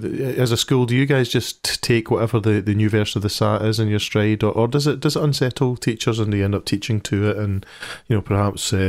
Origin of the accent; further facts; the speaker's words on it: Scotland, United Kingdom; As a Scot, you know, we hear the English news